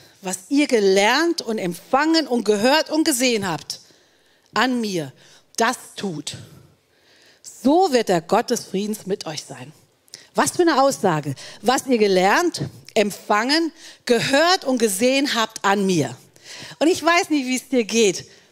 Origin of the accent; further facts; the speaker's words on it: Düsseldorf, North Rhine-Westphalia, Germany; Und mein Thema in diesem Jahr und das Thema unserer Kirche in Düsseldorf, wo ich herkomme, ist das Wort weiter.